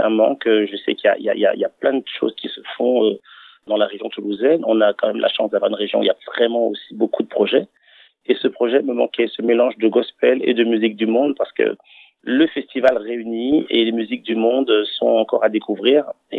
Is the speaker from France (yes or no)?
no; Benin; Je suis d'origine africaine et je suis du Bénin.